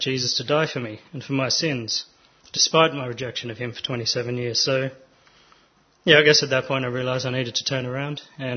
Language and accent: English; Canberra, Australian Capital Territory, Australia; also born or lived in Sydney; I grew up in Canberra. And after university, I moved up to Sydney, started work